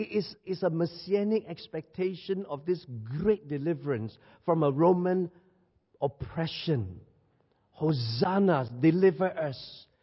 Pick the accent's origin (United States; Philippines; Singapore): Singapore; now in London, United Kingdom; I am from Singapore. Hot, humid.